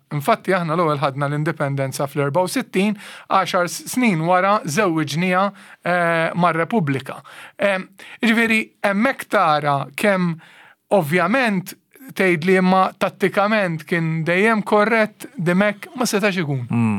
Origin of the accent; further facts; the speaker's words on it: Santa Lucia, South Eastern Region, Malta; Jien minn Santa Lucia, imma missieri mill-Birgu u għammi minn Ħalluqa